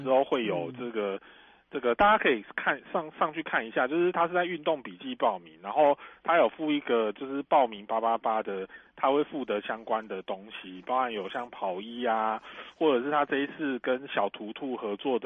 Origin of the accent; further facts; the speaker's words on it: Taiwan; 我们台湾人会昵称叫毛小孩嘛